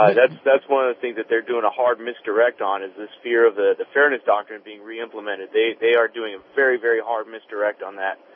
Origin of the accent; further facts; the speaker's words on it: Phoenix, Arizona, United States; I'm a truck driver. I'm calling from Dallas. I'm from Phoenix.